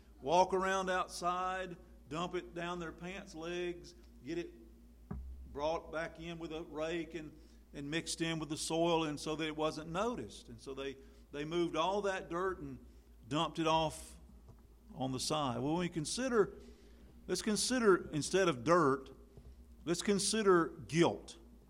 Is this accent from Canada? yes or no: no; Ireland; I'm an Irish person, so I've got to lose my temper.